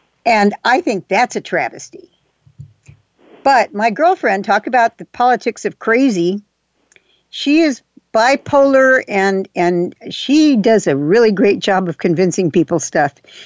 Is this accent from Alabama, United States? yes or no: no; Texas, United States; I'm from Texas, so if you got a burr in your saddle, it's going to just dig in there